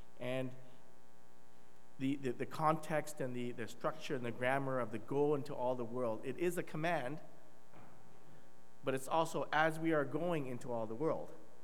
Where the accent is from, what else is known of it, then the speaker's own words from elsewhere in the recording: Kolkata, West Bengal, India; born there; I was born in Calcutta.